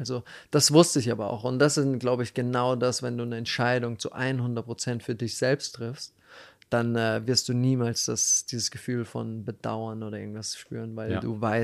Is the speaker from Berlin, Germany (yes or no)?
yes; Berlin, Germany; Auch wieder Berlin in meiner Heimat.